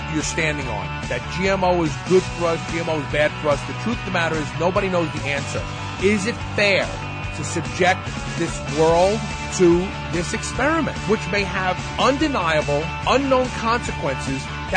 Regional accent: New York, United States; Growing up in New York, raw clams and raw oysters were always eaten at festive times.

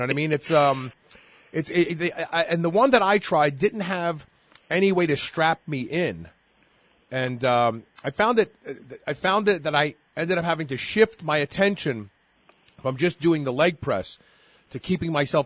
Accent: Brooklyn, New York, United States; I'm a little bit older than you. I just turned 53. I grew up in Bed-Stuy on Walworth Street, between Bedford and Nostrand on Myrtle Avenue.

